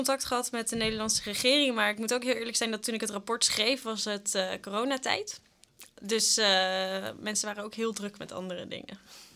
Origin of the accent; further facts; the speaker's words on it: Zeeland, Netherlands; ik kwam uit Zeeland, dus dat was ook niet te doen om in Zeeland te blijven wonen in Amsterdam te studeren.